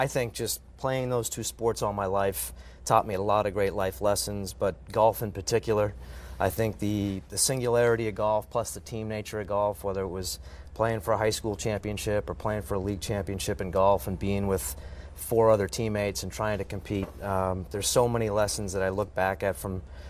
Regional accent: Boston, Massachusetts, United States; And I was fortunate that growing up in Boston, those two seasons worked perfectly

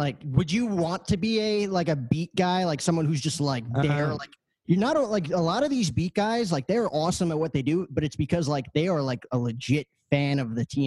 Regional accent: New Jersey, United States; I remember growing up in Jersey, watching the Yankees and Mets growing up

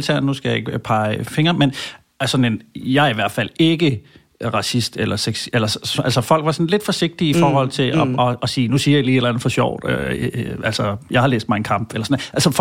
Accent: Capital Region of Denmark, Denmark; Altså, jeg kommer jo originalt ud fra Vestegnen

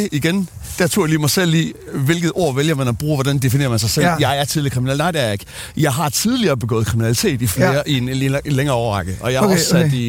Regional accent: Aarhus, Central Denmark Region, Denmark; born or raised there

